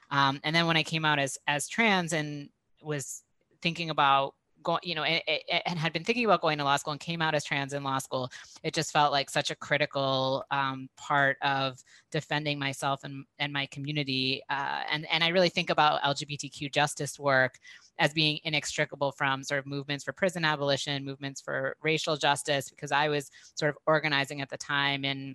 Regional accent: Massachusetts, United States; So I grew up in a wealthy suburb of Boston, and I did have, you know, a really incredible public education

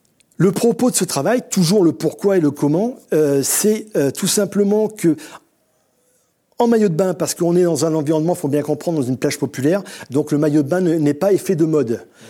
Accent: Boulogne-sur-Mer, Hauts-de-France, France; je suis originaire de Boulogne-sur-Mer

